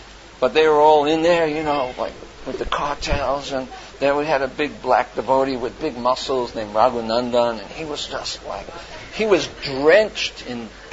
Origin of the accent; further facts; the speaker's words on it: Manhattan, New York, United States; because I'm from the city, you know, I'm from Manhattan. You know, I was the only white kid in my high school.